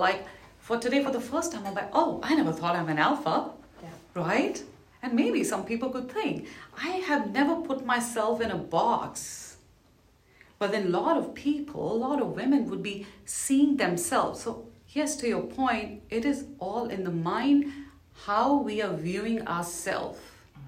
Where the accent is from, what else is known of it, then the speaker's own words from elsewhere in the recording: India; I was navigating as a single woman, which is not very conventional growing up in India